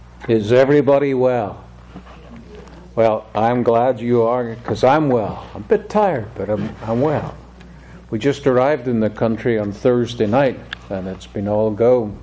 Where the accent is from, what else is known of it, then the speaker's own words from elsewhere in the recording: Ireland; also born or lived in United States; I'm from Ireland, but I lived over here in America for quite a few years. I traveled and I preached, and then almost 4 years ago we moved back to Ireland.